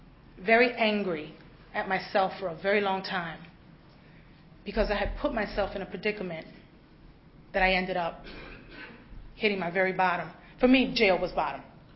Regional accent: Virginia, United States; I'm from the Northern Virginia area. I was doing the Beltway jails.

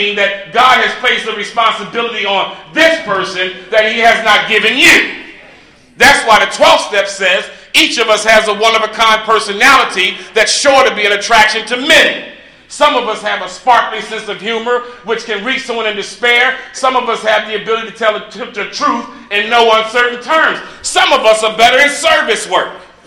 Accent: Philadelphia, Pennsylvania, United States; Listen, I'm a bum from North Philly.

